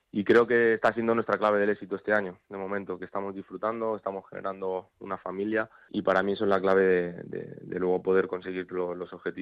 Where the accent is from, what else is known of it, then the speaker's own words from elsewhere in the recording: Valdemoro, Community of Madrid, Spain; defendiendo al club de mi pueblo. Y bueno, y esperemos que sigamos tirando para arriba y que se siga escuchando Valdemoro en el fútbol madrileño.